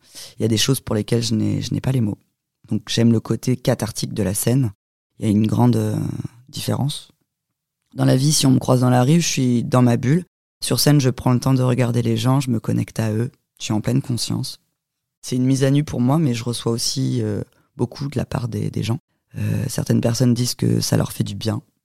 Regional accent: Tours, Centre-Val de Loire, France; also born or lived in Nantes / Bordeaux / Paris / Munich; now in Toulouse, France; je viens de Tours, puis je suis partie à Nantes, puis après à Bordeaux, puis après à Paris, puis après à Munich, puis de nouveau encore à Bordeaux, et puis là je suis arrivée à Toulouse.

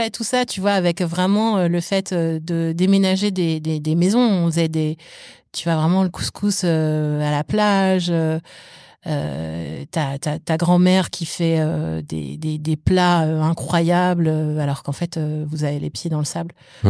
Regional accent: France; also born or lived in Morocco; je suis française, marocaine et panafricaine.

